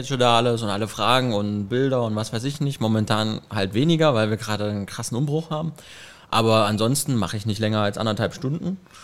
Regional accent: Halle, Saxony-Anhalt, Germany; Ja, ich komme aus Sachsen-Anhalt, aus Halle, der größten Stadt aus Sachsen-Anhalt.

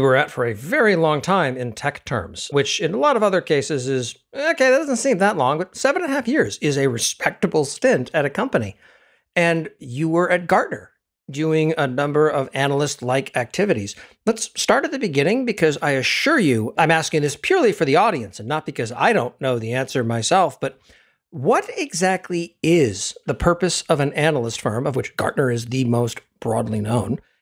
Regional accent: Maine, United States; a lot of the reason that I am the way that I am is that I spent almost a decade growing up in Maine.

